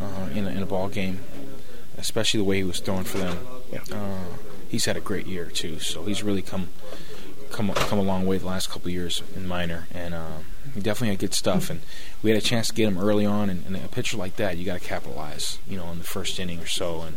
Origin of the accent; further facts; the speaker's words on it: Chicago, Illinois, United States; I grew up in Chicago rooting for the Hawks, so I'm definitely happy.